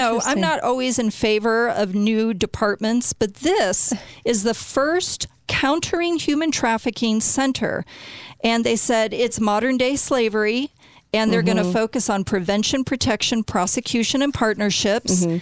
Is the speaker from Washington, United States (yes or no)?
no; Chicago, Illinois, United States; Well, that's my hometown, Chicago. Yeah. I was born there.